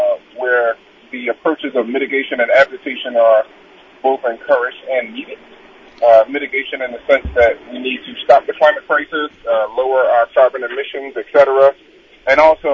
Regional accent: Philadelphia, Pennsylvania, United States; in my hometown, Philadelphia, apparently in 1993, there was this massive heat wave

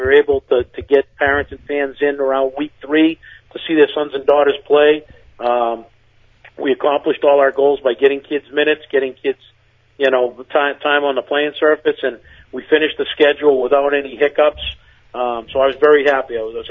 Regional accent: Methuen, Massachusetts, United States; I grew up in Methuen, and Amesbury's a lot like Methuen, a blue collar, you know, hardworking people

